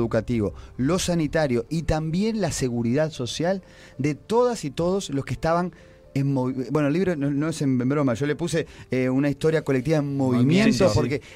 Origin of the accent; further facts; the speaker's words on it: Montevideo, Uruguay; Y te parece que Montevideo es horroroso. Y si vas a un barrio, yo qué sé, yo soy de Espuro originalmente. Espuro es un barrio que podría ser un barrio de cualquier ciudad del interior.